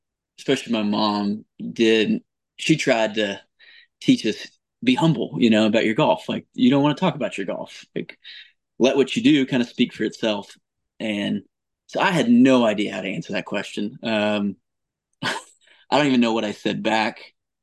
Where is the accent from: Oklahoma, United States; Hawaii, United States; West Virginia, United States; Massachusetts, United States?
Oklahoma, United States; Oklahoma State, just growing up in Oklahoma, Oklahoma State just had their Oklahoma State.